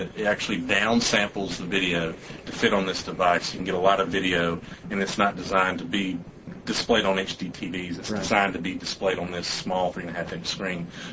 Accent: Charlotte, North Carolina, United States; So we're from Charlotte, North Carolina.

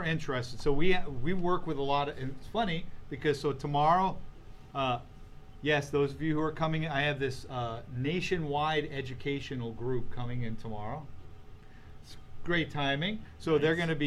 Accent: Nebraska, United States; But, you know, hey, I'm from Nebraska. I've never been to the ocean

